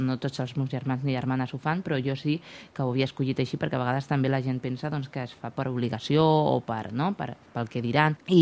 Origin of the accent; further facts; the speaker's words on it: Catalonia, Spain; les persones gitanes, és que ens trobem que, tot i que som un col·lectiu, no, que portem més de 6 segles ja a Catalunya, no, i que som catalans, no, i que estem aquí fa molt de temps